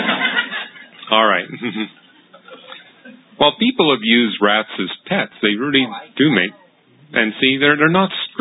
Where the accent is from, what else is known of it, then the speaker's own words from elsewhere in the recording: Canada; And I came from Canada